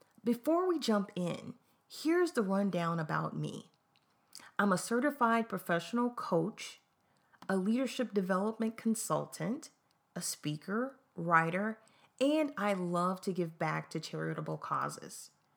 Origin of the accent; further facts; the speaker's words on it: Tennessee, United States; would later graduate from Tennessee State University, which is a great school and is located in my home state